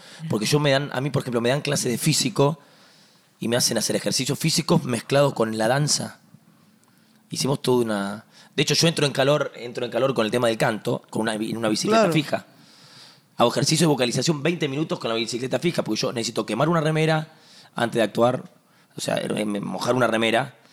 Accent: Lomas de Zamora, Buenos Aires Province, Argentina; born there; Yo nací en Loma de Zamora.

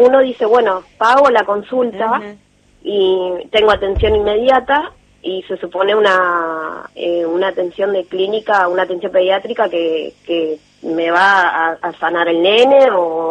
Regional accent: González Catán, Buenos Aires Province, Argentina; yo soy de González Catán, tengo hospitales acá

